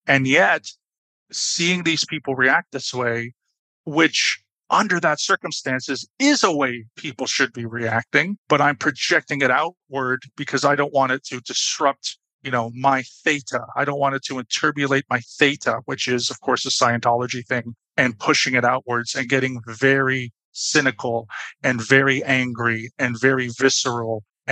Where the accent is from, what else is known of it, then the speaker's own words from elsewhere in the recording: Canada; growing up in Canada